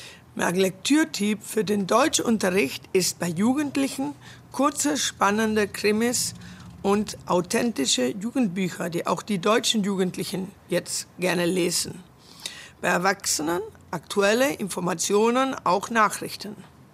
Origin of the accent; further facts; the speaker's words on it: Venezuela; German is a second language; ich komme aus Venezuela und ich bin im Jahr 1966 geboren.